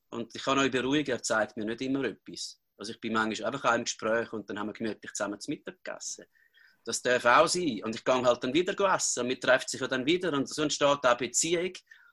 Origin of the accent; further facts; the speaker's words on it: Schmerikon, St. Gallen, Switzerland; Fahnenträgerin für Schmerike, wo ich aufgewachsen bin